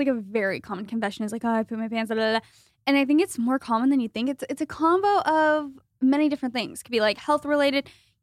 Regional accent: Phoenix, Arizona, United States; moved away as an adult; Yeah. Originally from Phoenix.

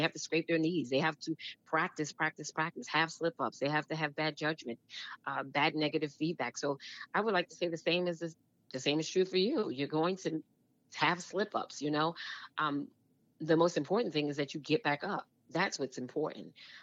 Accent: Brooklyn, New York, United States; You know, I grew up in Brooklyn, New York. And so I was in an area where there was familiarity, you know, all my friends and family.

